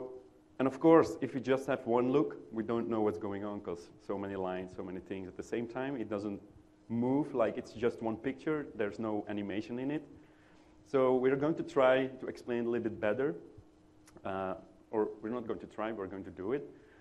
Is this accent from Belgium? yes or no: yes; Belgium; English is a second language; I'm from Belgium. Sorry, but from Europe. Maybe you hear that we're not native speaking English.